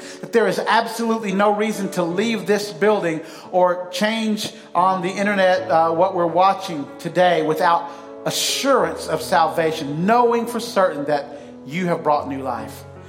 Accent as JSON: {"language": "English", "town": "Huntsville", "country": "United States", "tie": "born or raised there", "said": "we had a Sunday morning routine where I grew up in Huntsville. We attended Jackson Way Baptist Church there."}